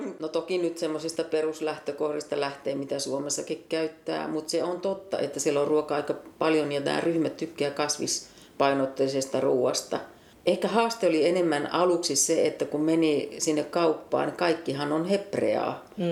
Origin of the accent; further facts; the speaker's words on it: Seinäjoki, South Ostrobothnia, Finland; Seinäjoelta, 3 lapsen äiti ja 4 lapsen mummo. Ja Seinäjoella on asuttu 40 vuotta perheen kanssa.